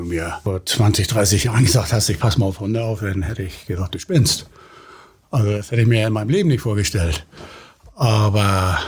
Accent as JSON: {"language": "German", "region": "Hamburg", "country": "Germany", "tie": "born or raised there", "said": "ich bin gebürtiger St. Paulianer."}